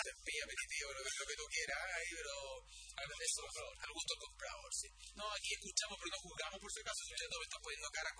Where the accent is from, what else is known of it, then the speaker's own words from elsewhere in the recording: Santiago, Santiago Metropolitan Region, Chile; Además somos santiaguinos